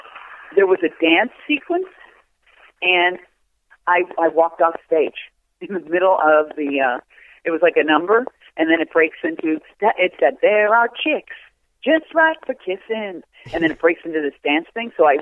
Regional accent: Dolton, Illinois, United States; On the south side of Chicago, in a suburb called Dalton.

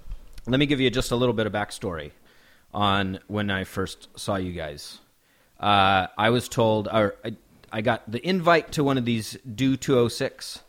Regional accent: Indianola, Washington, United States; I grew up in Indianola.

